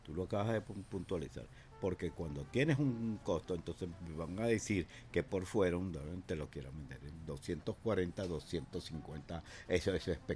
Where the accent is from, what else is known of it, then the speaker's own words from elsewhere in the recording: Venezuela; Sin lugar a duda, venezolanos somos todos y Venezuela somos todos los venezolanos.